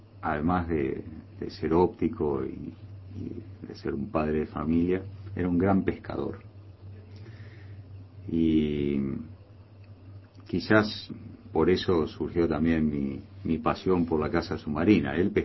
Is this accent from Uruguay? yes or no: yes; Uruguay; Yo me siento muy uruguayo, soy 100% uruguayo.